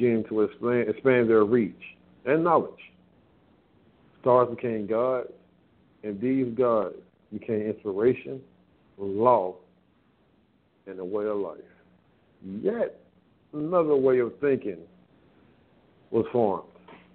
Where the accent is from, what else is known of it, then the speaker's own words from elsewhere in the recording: Atlanta, Georgia, United States; Now, I'm from the South, Atlanta, Georgia, to be exact. All part of the Bible Belt.